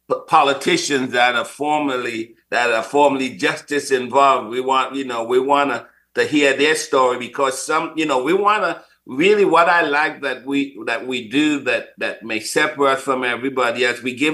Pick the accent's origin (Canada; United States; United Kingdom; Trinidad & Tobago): Trinidad & Tobago; I've taken her to even speak in Trinidad, my home country.